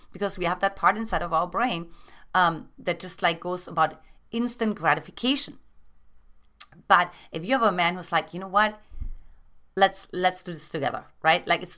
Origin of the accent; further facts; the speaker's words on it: Germany; obviously I'm from Germany and his brother was actually in Germany at the time.